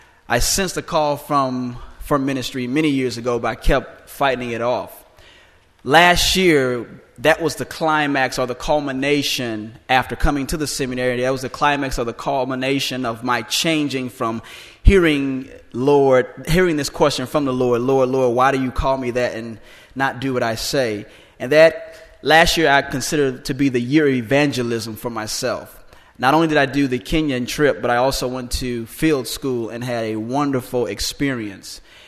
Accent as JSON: {"language": "English", "country": "United States", "said": "I thank God I am an American, an African American, by way of the Middle Passages. My journey here wasn't a pleasant one, but on the back end, I thank God that I am here."}